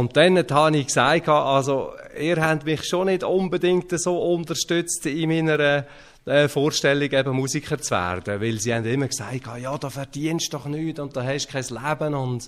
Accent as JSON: {"language": "German", "town": "Hitzkirch", "region": "Lucerne", "country": "Switzerland", "tie": "born or raised there", "said": "also ich bin in Hitzkirch aufgewachsen, das ist im Kanton Luzern."}